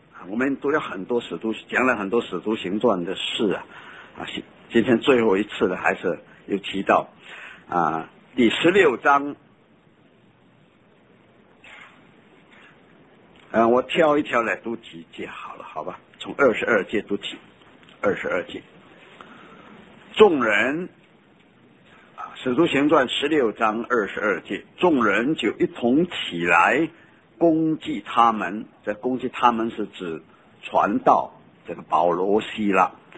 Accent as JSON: {"language": "Chinese", "region": "Fujian", "country": "China", "said": "我们福建人唱诗还好"}